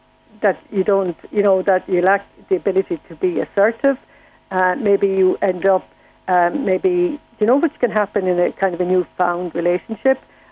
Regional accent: Lismore, Munster, Ireland; when I grew up in Lismore in County Waterford

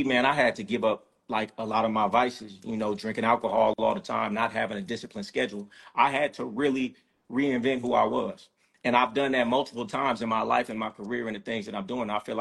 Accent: Sacramento, California, United States; I'm from Sac. I'm from Sac.

